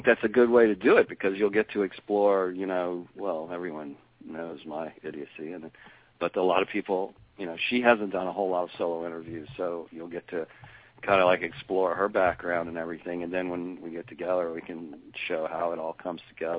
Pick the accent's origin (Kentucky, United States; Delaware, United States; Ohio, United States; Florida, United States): Florida, United States; also born or lived in Virginia; now in New Jersey, United States; Well, I'm not from New Jersey. Please, please. I'm a southern boy. I'm just living here for the next 5 years. I'm actually born in Virginia and raised and grew up in Florida, so I'm a Florida boy.